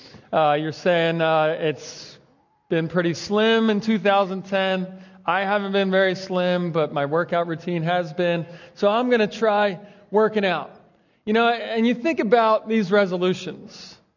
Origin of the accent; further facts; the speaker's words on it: Philadelphia, Pennsylvania, United States; If you didn't know, I'm from Philadelphia and I'm a big Eagles fan.